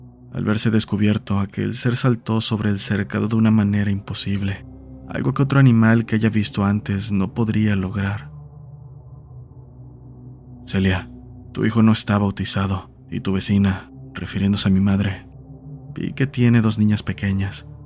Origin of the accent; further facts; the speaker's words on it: Paraguay; soy de Paraguay.